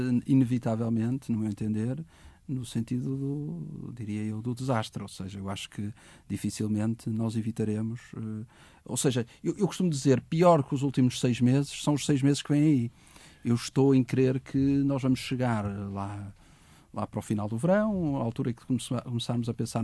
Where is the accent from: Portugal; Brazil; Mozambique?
Portugal; Porto, Norte; sou até como portuense e nortenho